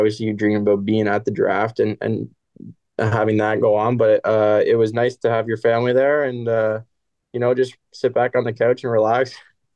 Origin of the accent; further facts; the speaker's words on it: Canada; As a Canadian kid, everyone grew up skating on the backyard rink or pond.